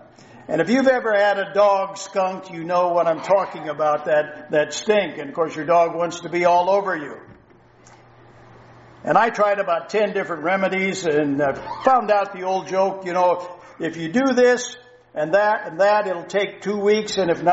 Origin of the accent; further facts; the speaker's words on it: California, United States; also born or lived in Midwest; Growing up in Northern California, well, let me tell you a story about my dad first.